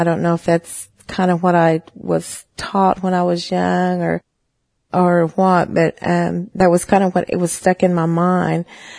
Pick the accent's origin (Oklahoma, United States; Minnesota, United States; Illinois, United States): Oklahoma, United States; Wetumpka; now in Oklahoma City, United States; I'm of the Creek tribe, and I live in Oklahoma City, Oklahoma. I was born in Wetumpka, Oklahoma, and it was just a little bitty small town.